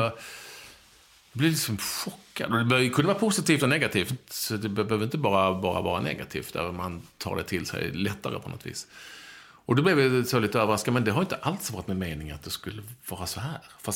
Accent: Skåne, Sweden; accent: Scanian

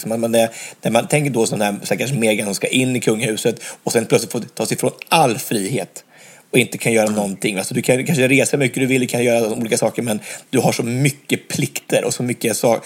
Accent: Sweden; vi såg alltså den här nya filmen igår på bio hemma i Sverige

